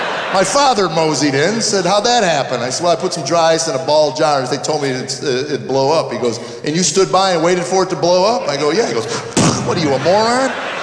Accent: United States; I grew up in America before the lawyers took it over.

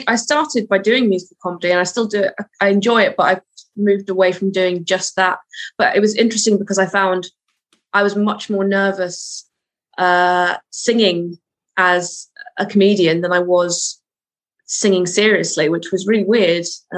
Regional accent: Scotland, United Kingdom; I feel like I need to live up to a sort of expectation of what being Scottish means, and I feel like I never quite fulfill it because I'm immediately not I don't sound what people like how people expect when people think of Scotland.

